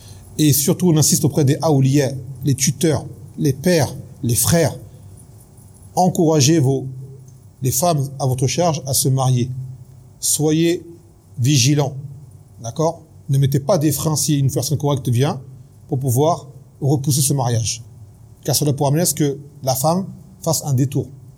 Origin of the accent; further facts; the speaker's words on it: France; parce que nous, on est français, vous le savez